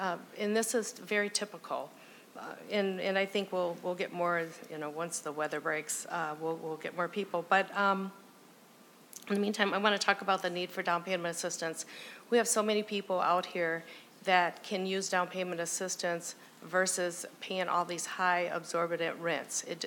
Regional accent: Minneapolis, Minnesota, United States; And I grew up in South Minneapolis in the Bryant Central neighborhood.

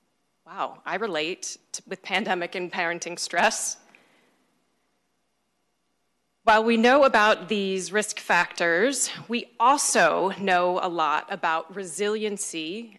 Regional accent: Boston, Massachusetts, United States; now in Minnesota, United States; I refer to myself as an adopted Minnesotan. I grew up outside of Boston. Going to college here introduced me to a kinder and gentler way of being.

